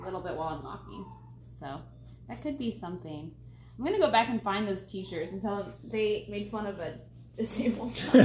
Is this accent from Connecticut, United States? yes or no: no; Fort Wayne, Indiana, United States; Fort Wayne. Nice. You've heard of it.